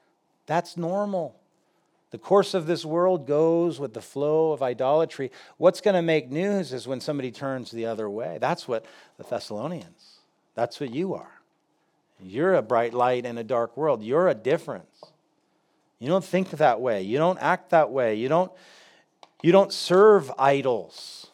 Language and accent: English; United States; because I'm an American and we don't have idols in our culture.